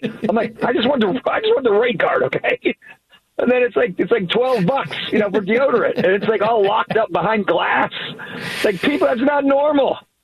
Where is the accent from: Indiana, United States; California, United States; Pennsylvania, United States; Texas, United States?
Pennsylvania, United States; Listen, I grew up in Western Pennsylvania. Beaver County, my home county, right? My pop was a steelworker.